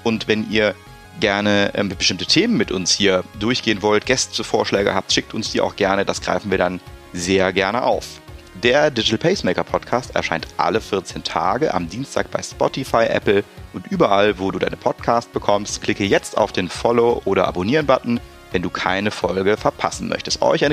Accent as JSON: {"language": "German", "region": "Rhineland", "country": "Germany", "said": "der Uli und ich als Rheinländer"}